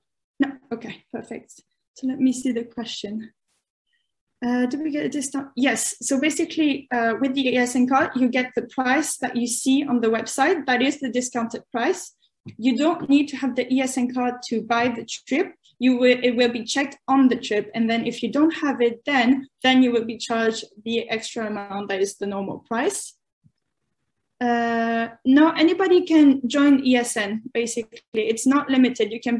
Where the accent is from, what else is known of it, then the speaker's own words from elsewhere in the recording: France; also born or lived in Canada; I'm from France and Canada.